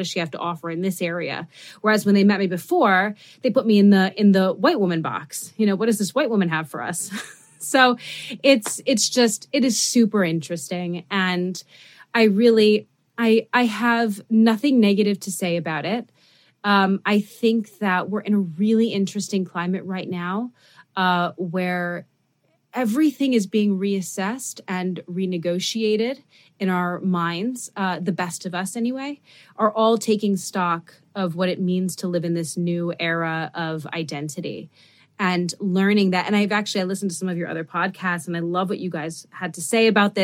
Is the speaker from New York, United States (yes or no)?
yes; New York City, New York, United States; You know, I grew up in Midtown Manhattan for the most part, and my father taught at the private school that I went to. So I was a faculty brat. But nonetheless, you know, I don't have a New York accent because of it.